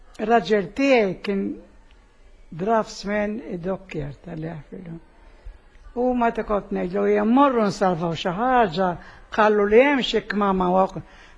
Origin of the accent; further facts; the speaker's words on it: Senglea, Southern Harbour, Malta; born there; Minn l-Isla, twelit